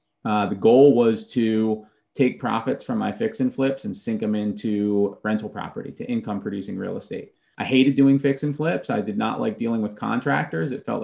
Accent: Philadelphia, Pennsylvania, United States; now in Charlotte, United States; I'm in Charlotte right now, but I'm originally from Philadelphia.

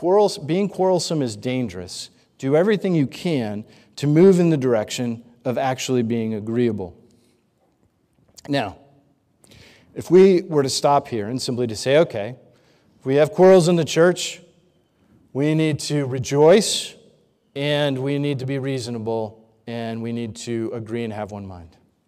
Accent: Northeast, United States; Many of you know I grew up in the Northeast. And sometimes when you're in the Northeast, you're walking along in the woods. And I grew up in a little town that was in every direction was 60 miles of woods and farmland.

